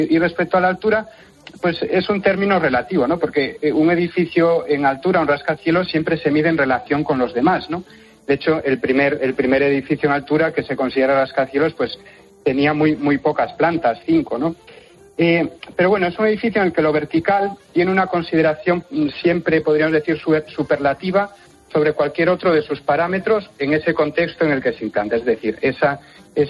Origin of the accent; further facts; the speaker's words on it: Galicia, Spain; yo soy parte implicada porque soy gallego.